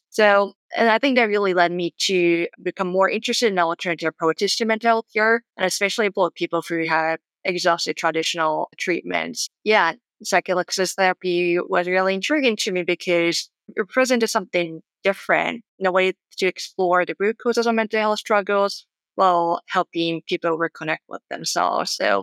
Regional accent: Japan; moved away as an adult; now in United States; So just to give you in the background, I grew up in Japan and I went to medical school in Japan and they relocated to the States to pursue emergency medicine training

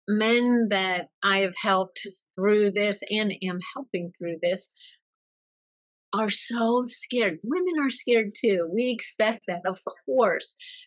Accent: Hershey, Pennsylvania, United States; I'm from Hershey, Pennsylvania.

